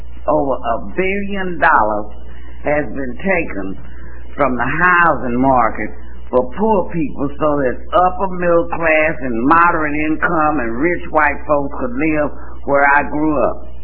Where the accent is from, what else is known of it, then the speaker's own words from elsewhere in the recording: Dallas, Texas, United States; Now, I don't know where y'all come from, but I'm from Dallas.